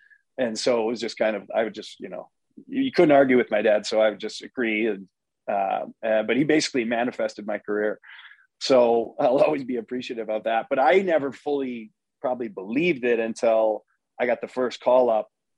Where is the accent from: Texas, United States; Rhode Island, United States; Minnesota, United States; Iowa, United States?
Minnesota, United States; Well, I grew up in Minnesota, played Minnesota high school hockey